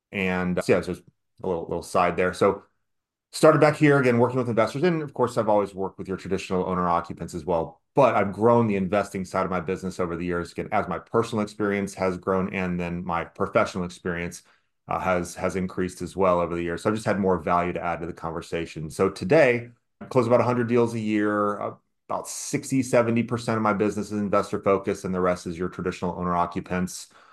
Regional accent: Indianapolis, Indiana, United States; now in Los Angeles, United States; So born and raised in Indianapolis. I moved out to Los Angeles in 2003 and I got started in real estate.

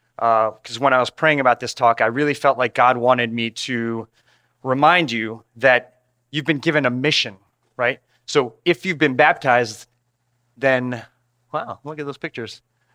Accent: New Canaan, Connecticut, United States; So I grew up in New Canaan, my parents and my younger brother.

